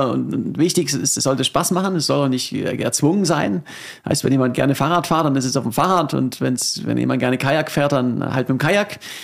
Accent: South Germany, Germany; Also ich komme natürlich auch aus dem Süden, den kenne ich ein bisschen besser. Ich habe 2 Jahre in München gelebt

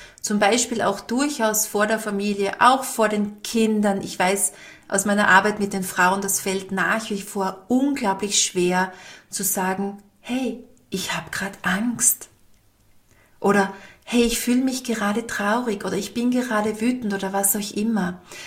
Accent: Styria, Austria; Heißt bei uns in der Steiermark auch so.

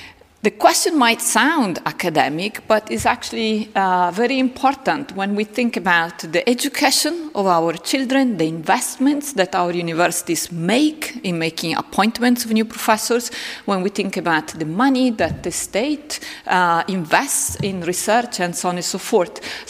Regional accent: Lombardy, Italy; accent: Italian; English is a second language; I'm Italian. I'm just from the other side of the border, from Lombardia. But I think my accent, my Italian accent, which you can already hear when I speak English, would become really interesting when I speak German.

